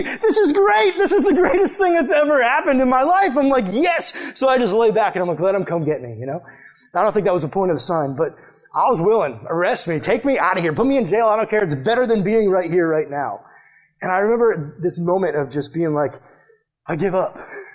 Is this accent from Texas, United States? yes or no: no; Massachusetts, United States; I'm from Massachusetts, so New Hampshire's like way up high in the north, above Massachusetts.